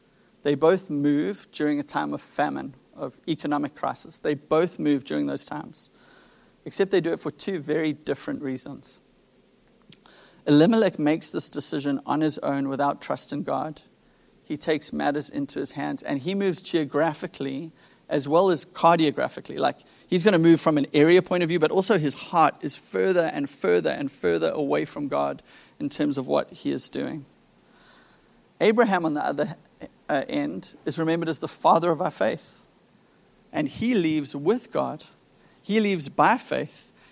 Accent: South Africa; moved away as an adult; now in San Diego, United States; I am not a California native. Some of you are like, yeah, where are you from? I was born in South Africa. I lived there for 36 years. 2.5 years ago, my family moved here to San Diego.

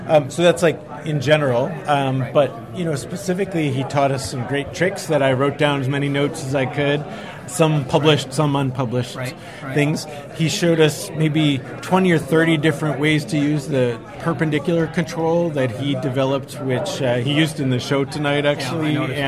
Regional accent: Atlanta, Georgia, United States; because I'm from Atlanta and it's a 6-hour difference

